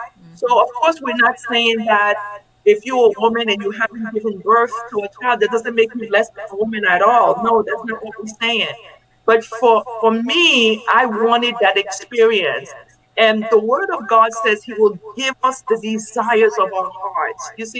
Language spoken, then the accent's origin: English; Haiti; Haiti. I'm from Haiti, okay.